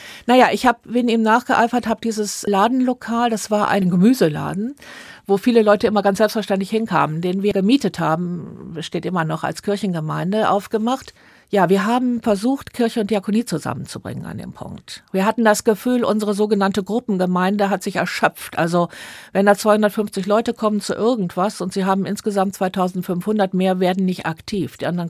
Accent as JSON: {"language": "German", "town": "Neviges", "region": "North Rhine-Westphalia", "country": "Germany", "tie": "born or raised there", "said": "In mir steckt das Rheinisch-Bergische, beides eigentlich. Ich bin ein Kind gewesen in Neviges, zur Schule gegangen in Wuppertal."}